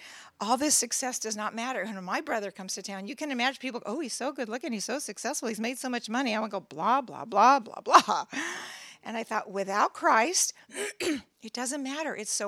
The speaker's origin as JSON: {"language": "English", "town": "Merced", "region": "California", "country": "United States", "tie": "born or raised there", "said": "I went up to visit my 95-year-old stepmother in Merced, my hometown."}